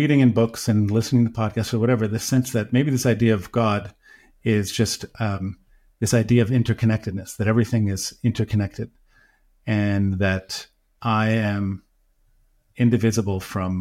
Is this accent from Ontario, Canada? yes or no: yes; Toronto, Ontario, Canada; And I grew up in Cabbage Town in Toronto.